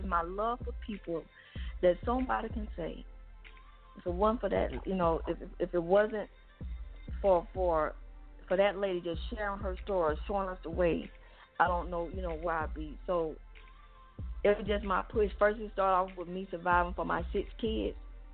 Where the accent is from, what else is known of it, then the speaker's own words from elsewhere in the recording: Atlanta, Georgia, United States; I'm born and raised in Atlanta, so I have about 200 family members here.